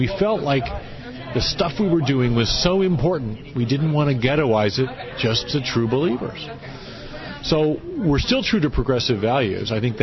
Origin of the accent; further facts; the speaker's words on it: Bartlesville, Oklahoma, United States; Don't tell anybody, but I was raised in this really conservative town. I grew up in Bartlesville, Oklahoma. It's 80% Republican.